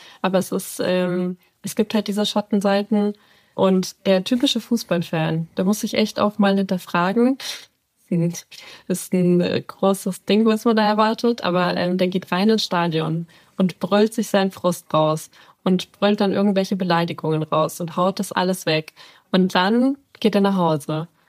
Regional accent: Munich, Bavaria, Germany; ich komme halt aus München. Ich habe halt hier auch viele langjährige Freunde.

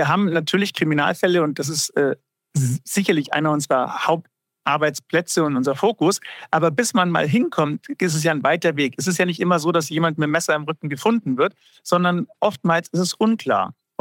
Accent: Munich, Bavaria, Germany; Und ursprünglich komme ich aus München und habe dann im Laufe meines Lebens, meiner Karriere, so ein paar Stationen abgeklappert. Ich war in der Rechtsmedizin in München tätig, in Schweden, in Stockholm, in Österreich, in Salzburg

